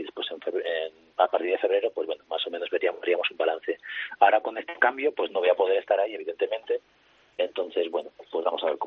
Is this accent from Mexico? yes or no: no; Spain; somos 9 españoles.